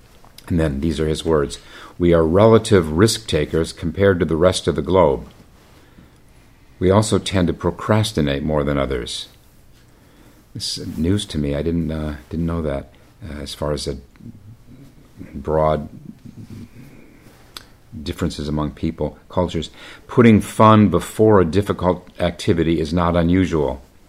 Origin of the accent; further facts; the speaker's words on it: United States; which, as an American, I had no understanding of at all.